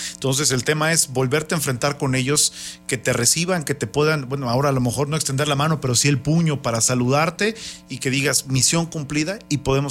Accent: Mexico; Desafortunadamente, hay quienes nos quieren enfrentar como mexicanos, ¿no?

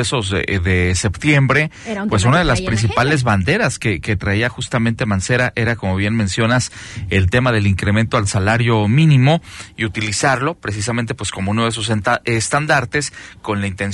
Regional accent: Mexico; son salarios competitivos para nosotros como mexicanos

